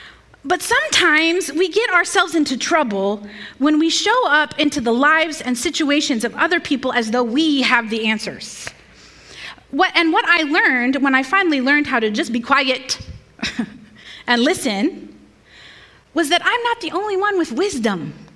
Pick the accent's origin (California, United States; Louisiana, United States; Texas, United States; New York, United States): Texas, United States; Hey now, I'm still a Texan, all right?